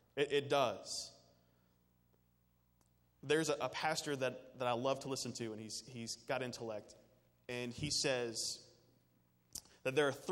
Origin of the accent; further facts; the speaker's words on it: Louisville, Kentucky, United States; I am from Louisville, Kentucky. My illustrations revolve around horse racing. It's what we do.